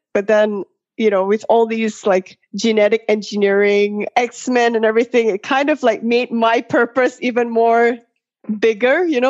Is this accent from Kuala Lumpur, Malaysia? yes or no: yes; Kuala Lumpur, Malaysia; moved away as an adult; now in Australia; I was born in Malaysia, so in Kuala Lumpur, and I did my primary school, high school there, and then I moved to Australia when I was 18.